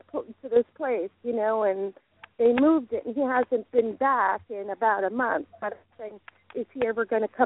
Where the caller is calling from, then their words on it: Delaware, United States; from Delaware.